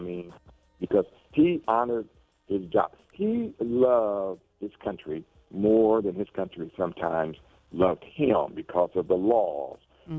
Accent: the South, United States; maybe this is the after effects of Jim Crow America mm-hmm. growing up in the South.

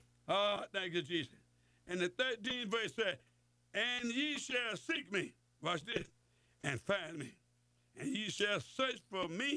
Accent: Mississippi, United States; Hey, you want some black-eyed peas. I'm from Mississippi.

